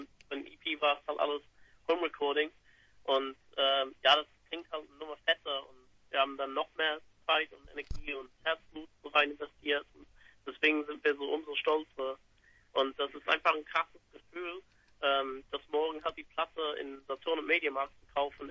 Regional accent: England, United Kingdom; also ich bin halt Engländer

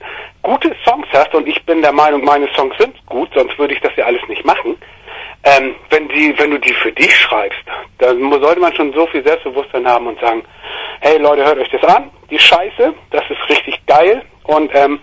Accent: Neustadt in Holstein, Schleswig-Holstein, Germany; Ich komme aus Neustadt an der Ostsee, genau. Wohne auch schon mein Leben lang hier in Neustadt. Und bin immer ein Küstenkind gewesen

